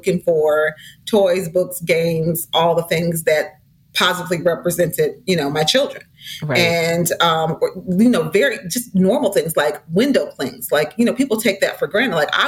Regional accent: St. Paul, Minnesota, United States; So I'm a child of the 70s, and I was raised in St. Paul, Minnesota, in in the 70s, right? Not a whole lot of diversity.

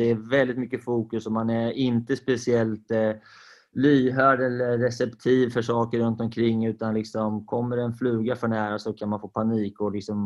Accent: Sweden; Vi är ju svenskar

